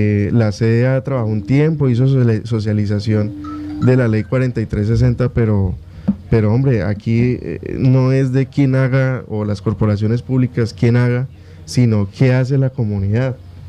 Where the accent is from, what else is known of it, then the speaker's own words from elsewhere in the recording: Guaviare, Colombia; Yo soy de aquí, del Guaviare, nacido y criado acá desde toda mi vida.